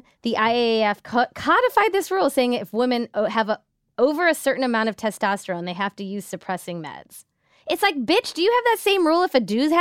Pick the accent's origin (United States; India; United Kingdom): India; as an Indian